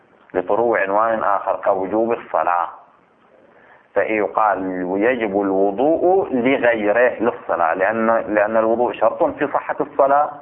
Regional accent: Bahrain; وهي المسألة مدعاته بعض الإشكالات عندنا في البحرين

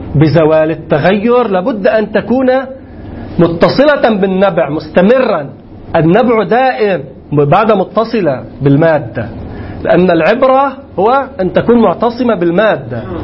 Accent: Lebanon; accent: Lebanese; أنا بحكي لبناني ما بعرف الإخوان اللي مش لبنانيين واضح كلامنا بالعامية اللبنانية

